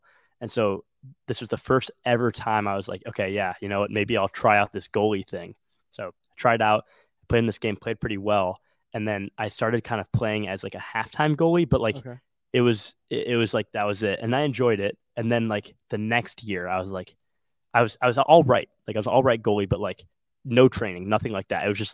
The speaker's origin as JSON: {"language": "English", "town": "Wilmette", "region": "Illinois", "country": "United States", "tie": "born or raised there", "said": "I'm from the Chicagoland area. I'm from the small town called Wilmette."}